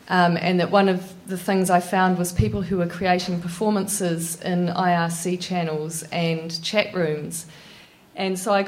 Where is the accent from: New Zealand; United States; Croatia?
New Zealand; I'm from New Zealand